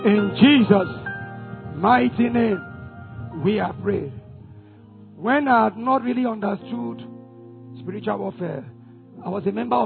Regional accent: Ogbomosho, Oyo, Nigeria; I am from Ogbomosho, not a village.

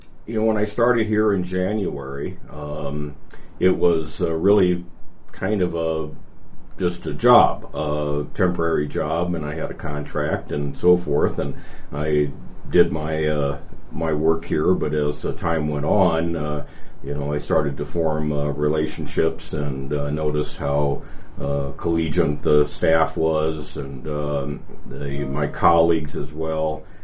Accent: Iowa, United States; born there; Well, I was born in Iowa and subsequently went to medical school in Iowa as well.

